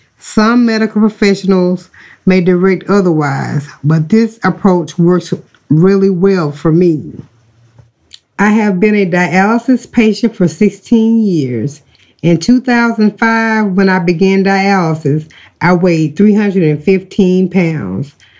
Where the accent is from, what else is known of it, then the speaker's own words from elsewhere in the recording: the South, United States; I grew up in the South, and down here we love salt.